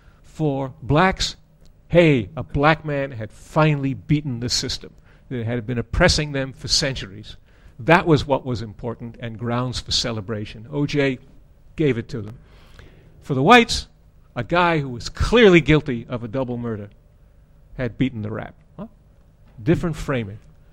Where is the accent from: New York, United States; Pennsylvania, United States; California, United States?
New York, United States; As an aside, I always define my nationality not as an American, but as a New Yorker.